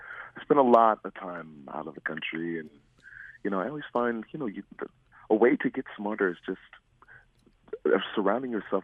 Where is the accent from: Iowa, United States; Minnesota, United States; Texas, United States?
Iowa, United States; I'm Midwestern as well. I grew up in Iowa, and so you know, there's something about Big Ten football